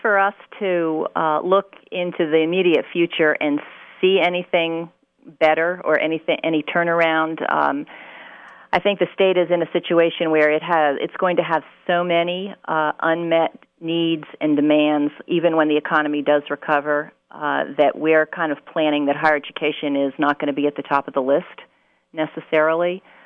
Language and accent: English; New Jersey, United States; now in Virginia, United States; Oh boy, I originally grew up in New Jersey, so I'm a Yankee transplant to Virginia. Love it down here. I've been here for 27 years.